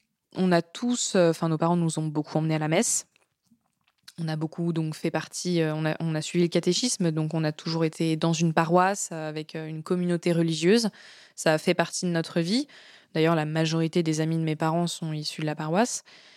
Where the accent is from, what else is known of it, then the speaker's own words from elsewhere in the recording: Le Raincy, Île-de-France, France; J'ai grandi majoritairement ici, au Rincy, dans cette maison.